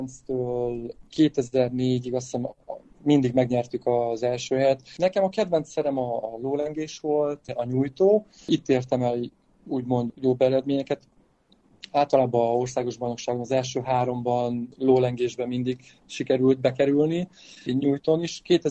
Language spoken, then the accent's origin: Hungarian; Târgu Mureș, Mureș County, Romania; nagyon sok gyerekkori barátom él otthon a Tudorban nőttem fel, és édesapám szüleim Székelytompán élnek a Nyárád mentén